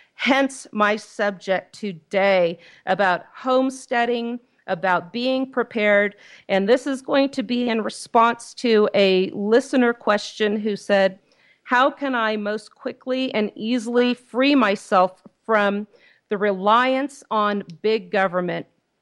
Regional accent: San Francisco, California, United States; My experience, I came from California. I used to practice law there. I grew up for the first part of my life in San Francisco.

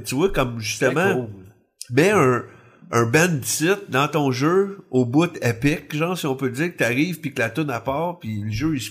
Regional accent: Quebec, Canada; trop aller vu qu'on est québécois, là.

